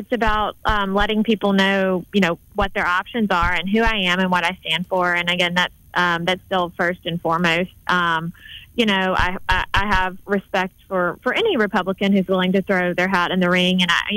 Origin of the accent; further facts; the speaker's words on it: Alabama, United States; You've got some very rural areas like where I grew up in Monroe County, and then you've got Mobile and Montgomery and Troy.